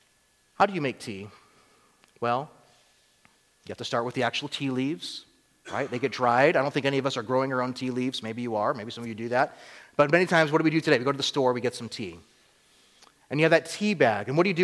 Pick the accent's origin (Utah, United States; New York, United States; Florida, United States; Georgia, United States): Georgia, United States; We don't have unsweet tea down south where I grew up in Georgia.